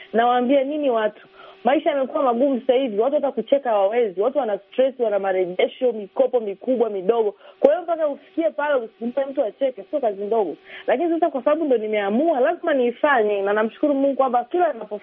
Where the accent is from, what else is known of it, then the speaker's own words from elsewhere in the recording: Babati, Manyara, Tanzania; nimekuwa Babati, nimezaliwa huko, nimekaa na Wairaq, nawafahamu Wairaq. Hata watu wengine wanajua mimi ni Mwiraq.